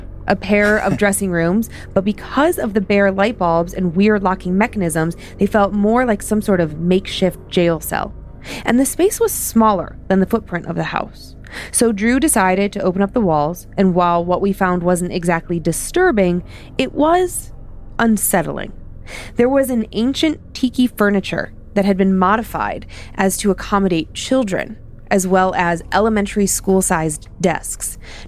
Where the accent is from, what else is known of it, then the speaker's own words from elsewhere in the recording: Wisconsin, United States; now in Georgia, United States; We never thought we'd be living in Georgia. … I'm from Wisconsin originally and spent some grad school years in Eastern Washington.